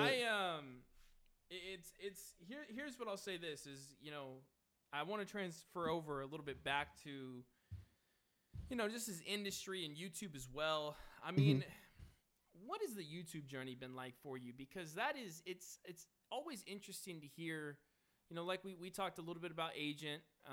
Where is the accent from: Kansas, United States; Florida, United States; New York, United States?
Kansas, United States; But I'm from Kansas, which is the odd thing about it.